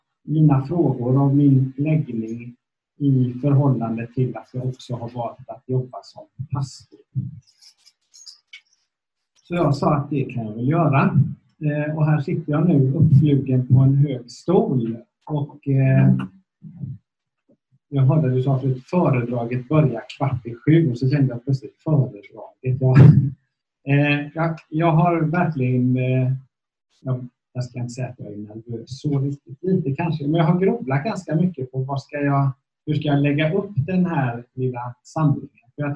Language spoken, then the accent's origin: Swedish; Vetlanda, Jönköping County, Sweden; born there; upp i en pastorsfamilj i Frikyrkosverige. I Småland är jag född. Vi pratade om i bordet där jag satt, i Vetlanda. Riktig klassisk frikyrkomiljö.